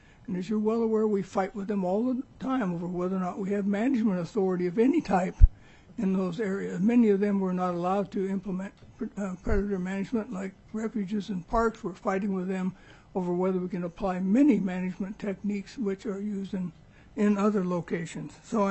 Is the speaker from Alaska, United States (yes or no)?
yes; Craig, Alaska, United States; I grew up in Craig, and I remember the Fish and Wildlife Service poisoning wolves on Klawak Lake